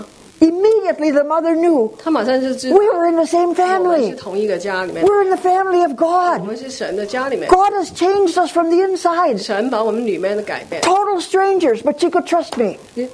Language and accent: English; Wisconsin, United States; And our home is about 18 miles north of there.